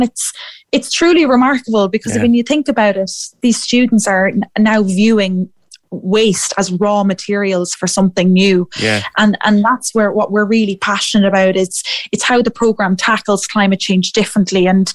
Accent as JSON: {"language": "English", "town": "Athlone", "region": "Leinster", "country": "Ireland", "said": "I'm from Athlone myself."}